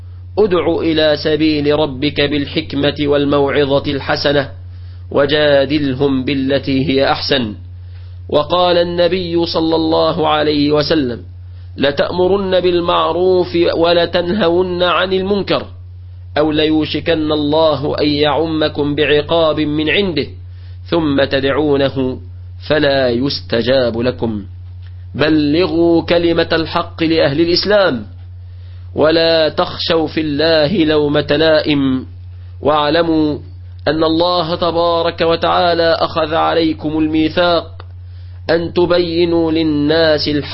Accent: Egypt

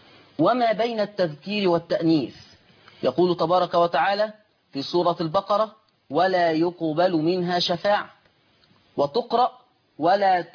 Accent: Upper Egypt, Egypt; accent: Upper Egyptian (Sa'idi); لهجتنا في صعيد مصر

